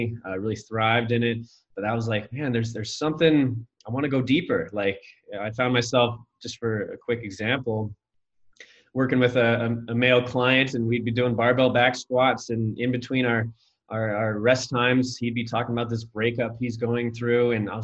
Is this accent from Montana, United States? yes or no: yes; Montana, United States; I established my identity around that party lifestyle when I was a early teenager growing up in Montana.